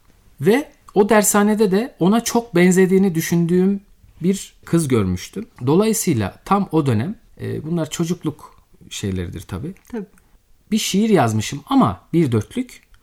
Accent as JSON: {"language": "Turkish", "town": "Bolvadin", "region": "Afyonkarahisar", "country": "Turkey", "tie": "born or raised there", "said": "Afyonkarahisar'ın Bolvadin ilçesinde okudum, büyüdüm. Oralıyım."}